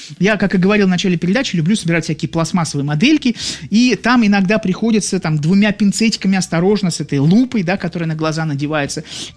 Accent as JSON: {"language": "Russian", "region": "Saint Petersburg", "country": "Russia", "said": "я тоже из Петербурга"}